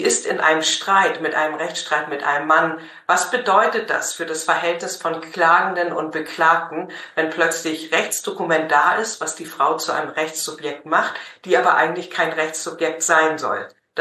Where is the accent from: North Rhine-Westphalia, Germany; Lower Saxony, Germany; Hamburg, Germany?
Hamburg, Germany; born there; Meine Eltern kommen aus Schleswig-Holstein, aber geboren bin ich tatsächlich in Hamburg.